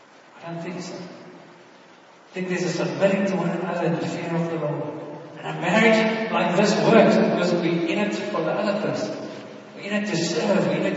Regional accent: Ecuador; But I'm so thankful that I grew up in Ecuador

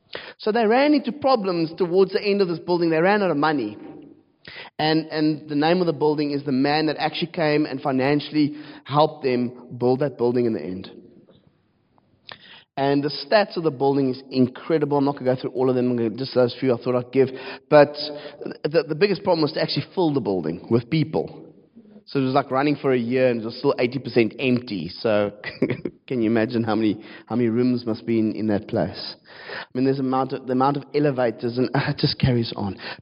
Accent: Cape Town, Western Cape, South Africa; I come from Cape Town. We work like this.

